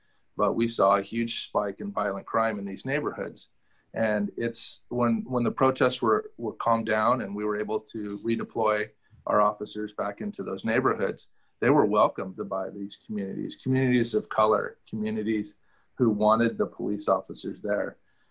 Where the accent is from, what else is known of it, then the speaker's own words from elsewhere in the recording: Sacramento, California, United States; I grew up in Sacramento. I love this city. It's a very important place for me